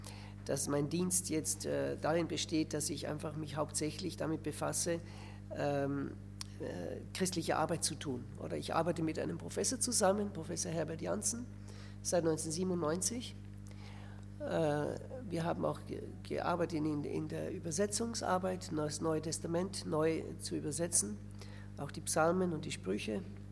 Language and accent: German; Austria; das ist bei uns in Österreich ist das die letzte Klasse, da macht man dann das Abitur.